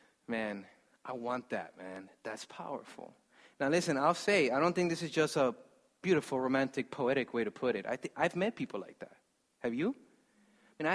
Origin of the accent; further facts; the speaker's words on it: United States; I'm like, no, trust me, I'm an American.